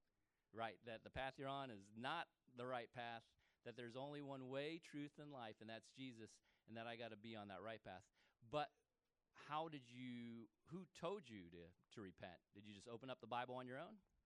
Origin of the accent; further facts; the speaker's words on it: Florida, United States; I'm from Florida. We don't have Emo's Pizza.